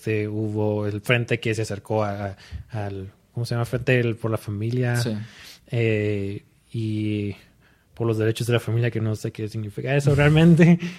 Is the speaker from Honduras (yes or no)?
no; Mexicali, Baja California, Mexico; De donde yo soy, de Mexicali